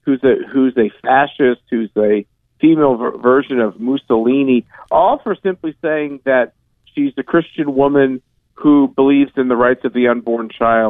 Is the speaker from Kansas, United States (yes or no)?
yes; Kansas, United States; we have more people who have come in this country than live in my home state of Kansas.